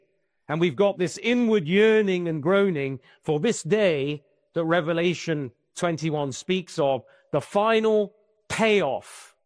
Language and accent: English; England, United Kingdom; now in Louisiana, United States; I say an oak because I'm an Englishman, but I don't know what the biggest and the greatest trees are here in Louisiana.